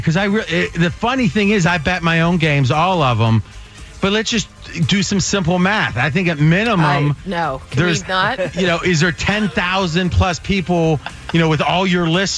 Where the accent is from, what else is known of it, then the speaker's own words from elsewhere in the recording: Ohio, United States; Well, I grew up in Ohio, so I can't disagree too much.